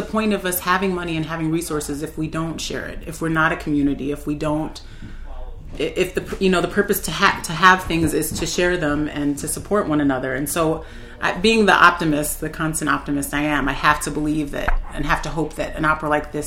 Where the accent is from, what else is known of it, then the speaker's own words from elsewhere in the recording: Illinois, United States; I mean, I come from the Chicago suburbs, so you want to talk about a place that's super sanitized.